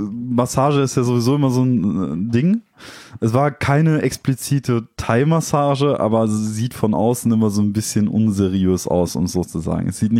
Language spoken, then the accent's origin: German; Dortmund, North Rhine-Westphalia, Germany; Also wir möchten da niemanden angreifen, aber wir kommen halt aus Dortmund.